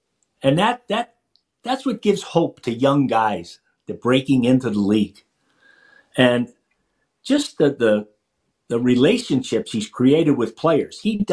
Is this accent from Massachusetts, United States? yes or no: yes; Massachusetts, United States; and I knew the Celtic guys because I was from Massachusetts.